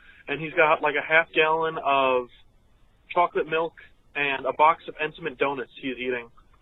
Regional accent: Chicago, Illinois, United States; and we're from Chicago, so, you know, we love Anthony

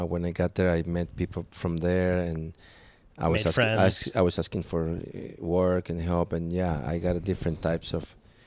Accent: Mexico City, Mexico; also born or lived in Acapulco; now in Puerto Escondido, Mexico; And when I got to Puerto, it was like, compared to where I came from Mexico City and Acapulco, it was just, back then, Puerto was...

